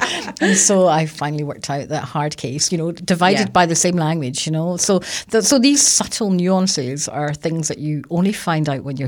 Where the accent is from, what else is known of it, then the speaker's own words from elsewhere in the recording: Scotland, United Kingdom; and so people are reminding me all the time that I'm Scottish.